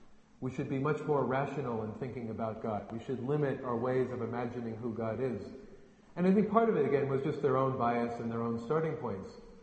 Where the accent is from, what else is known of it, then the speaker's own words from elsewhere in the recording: United States; now in United Kingdom; we're in the UK, and I'm from America